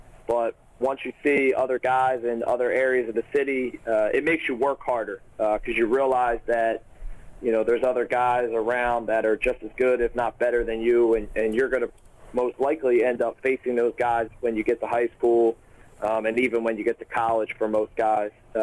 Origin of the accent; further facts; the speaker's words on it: Philadelphia, Pennsylvania, United States; Yeah, Mike, just growing up in Philadelphia, it's such a, basketball city